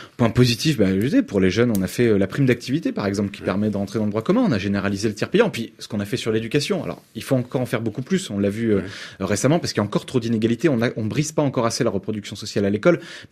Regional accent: Hauts-de-France, France; je viens des Hauts-de-France, moi. J'ai voté aux élections régionales.

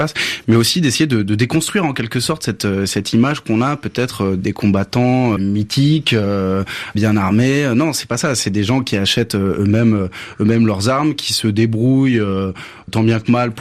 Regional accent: Paris, Île-de-France, France; la première chose qu'on remarque là-bas en tant que Français, parisien en l'occurrence

